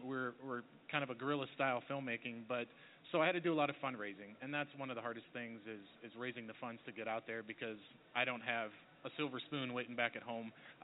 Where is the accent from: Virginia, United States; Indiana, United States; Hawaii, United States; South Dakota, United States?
South Dakota, United States; But I grew up in South Dakota, and I moved to Denver and got into production there.